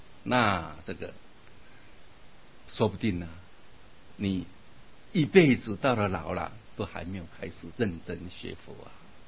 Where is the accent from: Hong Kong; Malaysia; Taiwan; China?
Malaysia; 它是我们马来西亚人的中文啊，看来文法好像有点不一样啊